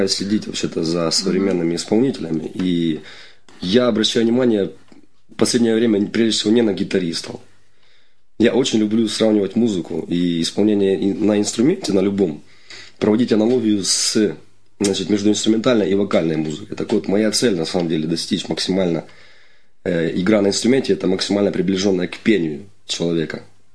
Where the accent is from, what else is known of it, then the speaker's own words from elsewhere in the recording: Kramatorsk, Donetsk Oblast, Ukraine; Я родом из Краматорска. В дальнейшем я переехал в Донецк учиться в музыкальном училище, впоследствии консерватории.